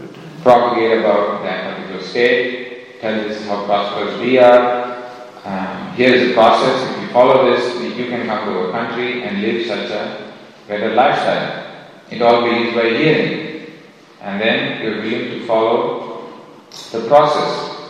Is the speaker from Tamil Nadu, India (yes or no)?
yes; Chennai, Tamil Nadu, India; now in Australia; Now, how did I, as an Indian citizen, sitting in my state, Tamil Nadu, in Chennai, how did I land up here?